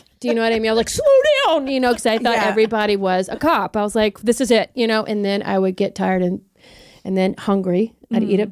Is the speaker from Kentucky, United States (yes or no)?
yes; Kentucky, United States; Because I grew up in Kentucky, so we'd always go out in a shed.